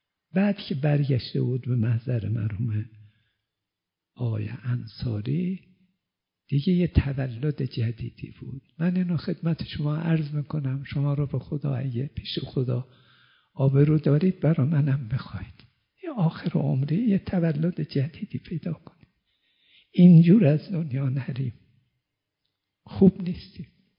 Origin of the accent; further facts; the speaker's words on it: Abhar, Zanjan Province, Iran; سال 42 آمدم قم با آی مصباح آشنا شدم، ایشون گفت کجایی هستی؟ گفتم اوهری.